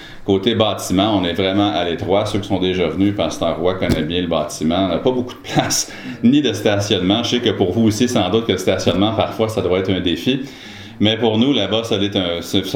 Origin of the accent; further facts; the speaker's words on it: Boucherville, Quebec, Canada; also born or lived in Ontario; Moi, j'ai grandi au Québec, j'ai grandi sur la rive sud de Montréal, à Boucherville.